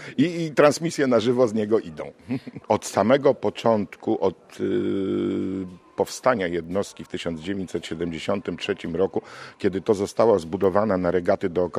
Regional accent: Gdynia, Pomeranian Voivodeship, Poland; born there; urodzony jestem w Gdyni i to jeszcze w dodatku w domu żeglarza. Obecna Akademia Morska na Alei Jana Pawła II, 3.

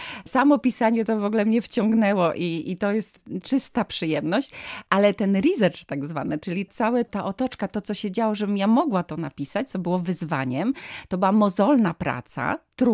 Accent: Malbork, Pomeranian Voivodeship, Poland; zwłaszcza z początku XX wieku Malborka, miasta, w którym spędziłam dzieciństwo i młodość.

